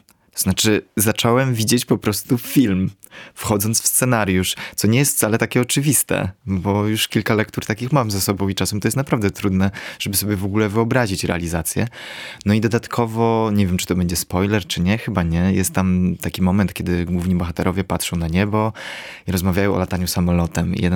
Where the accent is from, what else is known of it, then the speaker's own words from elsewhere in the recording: Lublin, Lublin Voivodeship, Poland; wychowywałem się w konserwatywnej rodzinie w Lublinie